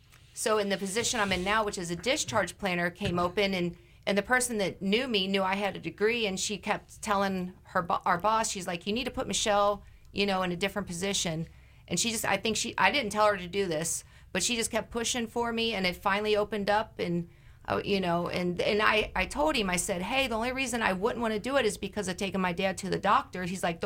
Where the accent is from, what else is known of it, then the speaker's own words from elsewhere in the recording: Kentucky, United States; I'm from Northern Kentucky, right by Cincinnati, and I prayed for years to live where it was warm all the time.